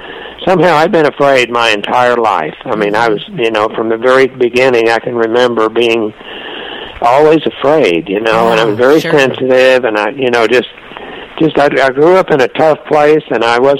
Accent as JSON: {"language": "English", "region": "Texas", "country": "United States", "tie": "born or raised there", "said": "I grew up in poverty in Texas."}